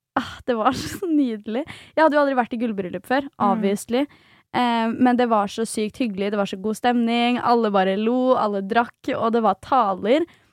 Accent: Svelvik, Vestfold, Norway; Jeg var hjemme i Svelvik hos mamma og pappa.

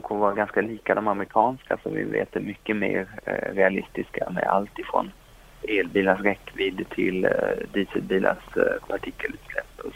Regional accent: Sweden

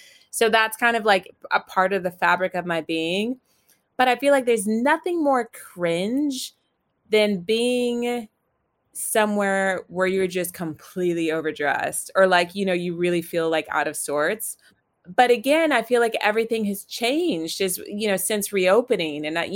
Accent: Virginia, United States; because I grew up in the South in Virginia in the States, and I grew up going to church.

